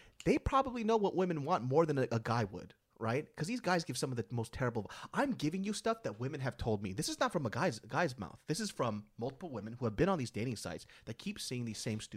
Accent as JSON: {"language": "English", "country": "Russia", "said": "from Russia."}